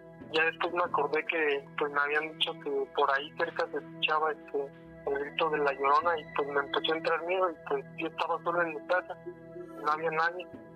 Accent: State of Mexico, Mexico; pues allá de donde yo soy del Estado de México, allá de donde yo soy, pues acostumbran a hacerle fiestas a los pueblitos y todo eso.

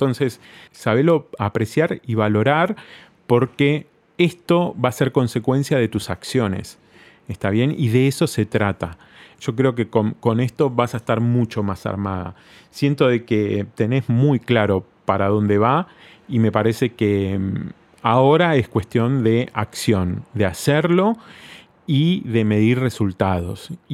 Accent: Trujillo, La Libertad, Peru; Soy de Trujillo, una de las ciudades más grandes del Perú, ubicada al norte.

